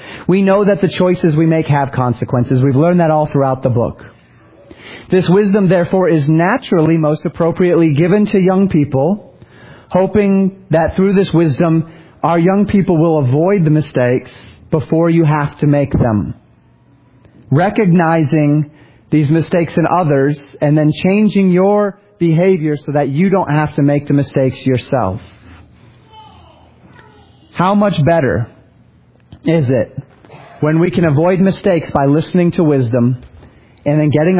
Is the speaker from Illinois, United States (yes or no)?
no; Colorado, United States; I grew up in Colorado, that I used to get when I climb one of those mountains.